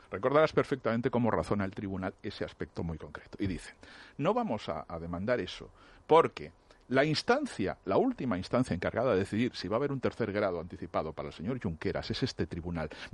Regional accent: Lugo, Galicia, Spain; No, de Lugo, yo soy de Lugo.

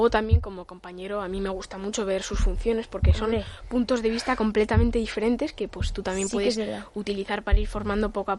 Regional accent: Logroño, La Rioja, Spain; yo que no soy de Madrid, de La Rioja, soy de Logroño.

